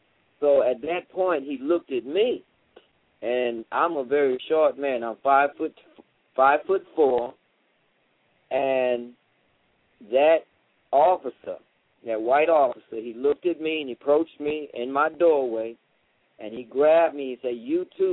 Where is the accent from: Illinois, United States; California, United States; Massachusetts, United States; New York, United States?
New York, United States; Now, I'll say this. I grew up in New York. I used to be involved in gangs and stuff